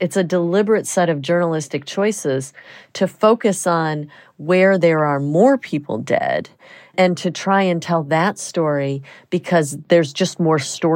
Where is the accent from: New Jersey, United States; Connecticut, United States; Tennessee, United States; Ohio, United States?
Ohio, United States; Toledo; I grew up in Toledo, Ohio, and I don't hear my experience of being in a declining small industrial town on NPR much at all.